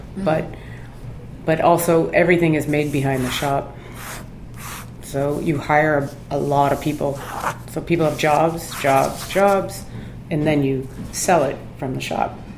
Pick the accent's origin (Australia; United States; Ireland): Ireland; I'm Irish, for Christ's sakes. I'm not Italian, and I'm not French.